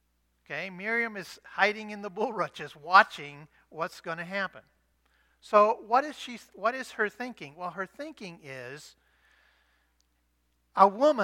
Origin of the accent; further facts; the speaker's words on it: Florida, United States; You know, we grew up in Florida and we grew up around alligators.